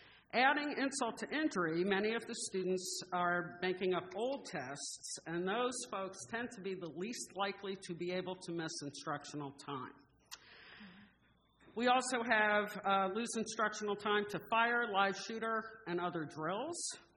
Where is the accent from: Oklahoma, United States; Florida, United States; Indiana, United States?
Florida, United States; South Daytona; I come from South Daytona, and I teach at Seabreeze High School.